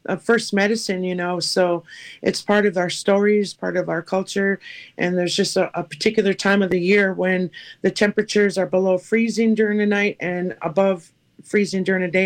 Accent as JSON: {"language": "English", "town": "Leech Lake", "region": "Minnesota", "country": "United States", "said": "from Leech Lake"}